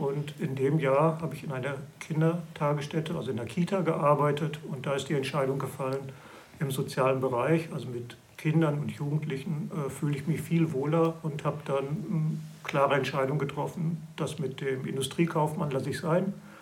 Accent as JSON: {"language": "German", "region": "North Rhine-Westphalia", "country": "Germany", "lives_now": "Berlin, Germany", "said": "Ja, ich komme aus Nordrhein-Westfalen. Komme aus der Nähe von Dortmund. Kann man sich ungefähr vorstellen, wo das ist. Und ich bin nach Berlin gekommen, das war 1987"}